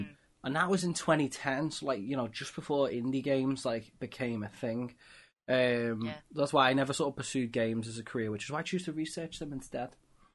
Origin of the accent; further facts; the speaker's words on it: Liverpool, North West England, United Kingdom; the South, and I'm from Liverpool.